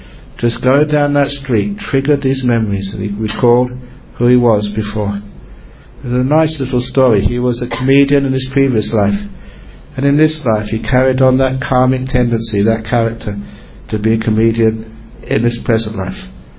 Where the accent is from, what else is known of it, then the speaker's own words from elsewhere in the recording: London, United Kingdom; born there; Now, because I was born in London, I know some of its history.